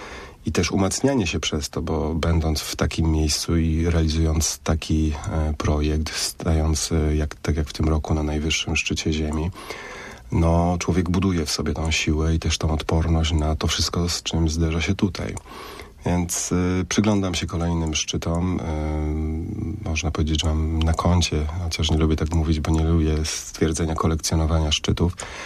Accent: Silesian Voivodeship, Poland; Ja jestem góralem beskidzkim, urodzonym pod Pilskiem, piękną górą, którą nazywam Fuji Beskidów

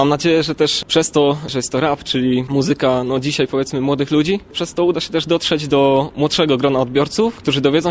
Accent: Poznań, Greater Poland Voivodeship, Poland; Ja jako rotowity poznaniak

